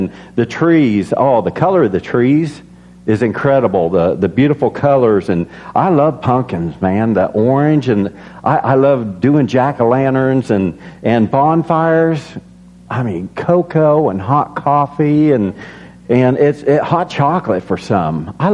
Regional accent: Illinois, United States; one of the greatest things about growing up in Illinois

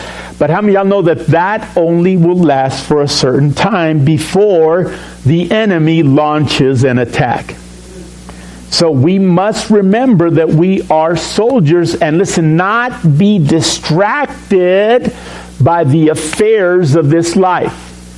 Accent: El Paso, Texas, United States; also born or lived in Juarez, Mexico; I'm living in a border town. You know, I was born in Mexico at the age of two. My parents moved from Juarez, Chihuahua to El Paso, Texas, so that my dad could establish residence in El Paso and get a working visa there. And so at the age of two, I was living in El Paso.

